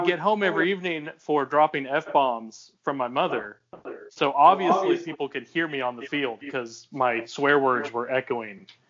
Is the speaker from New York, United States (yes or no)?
no; Portland, Oregon, United States; I grew up in Portland, Oregon. My dad was a season ticket holder with the Trailblazers